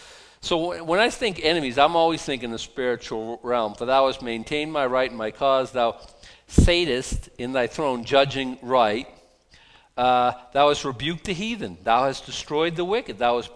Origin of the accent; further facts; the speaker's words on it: United States; When I was in Japan in 1980, it was where I got saved. It was cool being American in Japan.